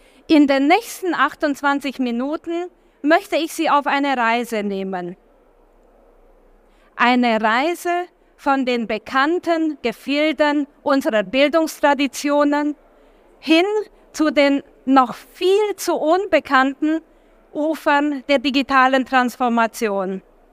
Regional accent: Romania; now in Germany; zwischen Deutschland und Rumänien, wo ich aufgewachsen bin.

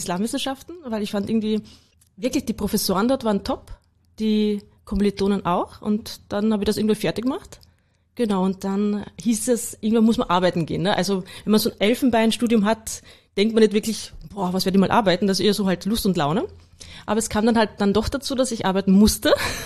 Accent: Carinthia, Austria; moved away as an adult; now in Vienna, Austria; Ja, also ursprünglich komme ich aus Kärnten, genau. Ich kam dann nach der Matura nach Wien

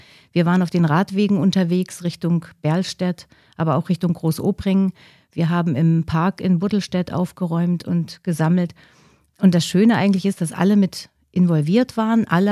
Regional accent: Wismar, Mecklenburg-Vorpommern, Germany; born there; also born or lived in Erfurt; Ich bin also ein Fischkopf, gebürtig komme ich aus Wismar. Und mich hat es dann nach dem Studium nach Thüringen verschlagen, zunächst nach Erfurt

